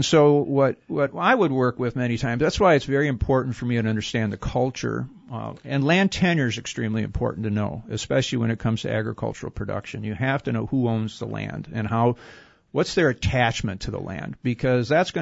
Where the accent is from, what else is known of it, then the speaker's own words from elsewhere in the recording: Detroit, Michigan, United States; I grew up in the Detroit area in the 50s and 60s when there was huge middle class.